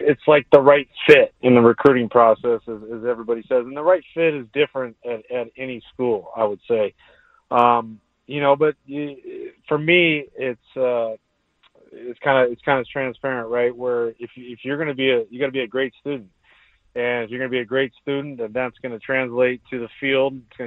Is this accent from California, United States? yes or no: yes; San Diego, California, United States; growing up in San Diego and you idolize Tony Gwynn